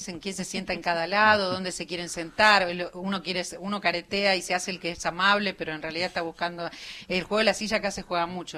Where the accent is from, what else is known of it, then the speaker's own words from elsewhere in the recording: Buenos Aires, Argentina; Yo vivo en Belgrano, somos todos acá de Capital.